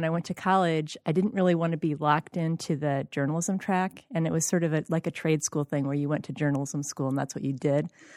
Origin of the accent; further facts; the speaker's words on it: Indiana, United States; now in Ann Arbor, United States; I grew up in Indiana. My parents were getting older.